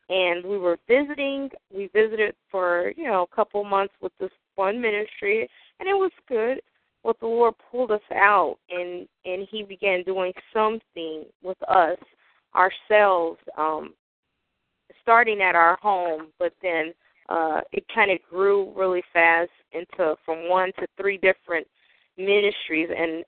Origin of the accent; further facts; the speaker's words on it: Gary, Indiana, United States; Yes, I'm from Gary.